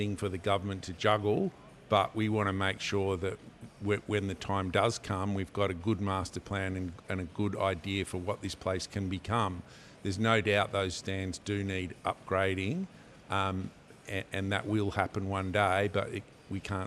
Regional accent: Canberra, Australian Capital Territory, Australia; You know, I grew up in Canberra.

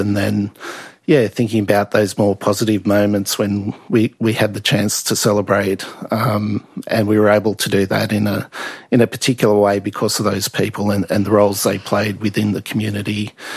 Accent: Brewarrina, New South Wales, Australia; I was from Brewarrina. I was up there a couple of weeks ago

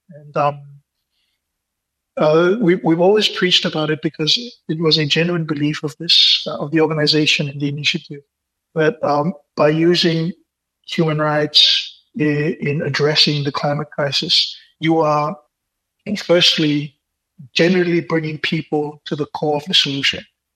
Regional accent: Tonga; Because, like, I'm born and raised in Tonga.

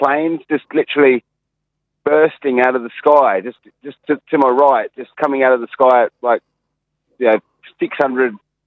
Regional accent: Coffs Harbour, New South Wales, Australia; moved away as an adult; now in England; Yeah, so we're Coffs boys. So I grew up in Coffs and had my son in Coffs, and then I moved to England

